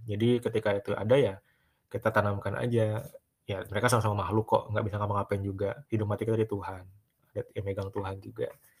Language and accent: Indonesian; West Sumatra, Indonesia; also born or lived in Bogor; saya kan perantau dari Sumatera Barat. Saya kampus di Bogor